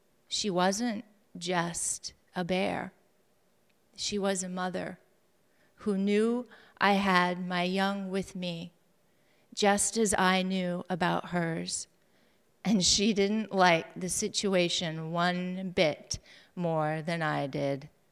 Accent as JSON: {"language": "English", "town": "Superior", "region": "Wisconsin", "country": "United States", "said": "this is the fourth time I've had the privilege of attending Writers Read. I hail to you from Superior, Wisconsin"}